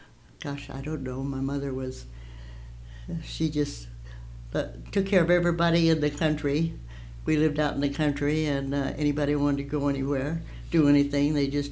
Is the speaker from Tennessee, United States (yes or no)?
no; Fostoria, Ohio, United States; born there; I was born in Fostoria, Ohio, on September 24, 1929.